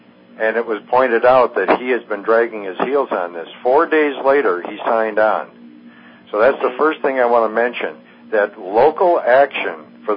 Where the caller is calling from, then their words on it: Tucson, Arizona, United States; also born or lived in Wisconsin; by the way, I'm calling from Tucson, but I have roots in Wisconsin.